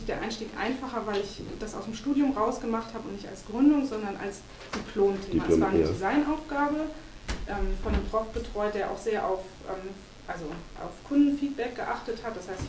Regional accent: Bremen, Germany; Ich komme eigentlich auch aus Bremen.

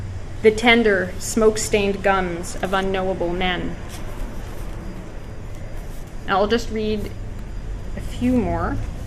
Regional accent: Ontario, Canada; I'm also a bit of an outsider because I grew up in Ontario, and you're from away.

